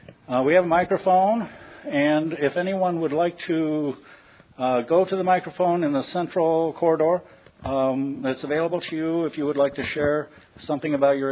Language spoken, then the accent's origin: English; Los Angeles, California, United States; I'm an alcoholic from Los Angeles.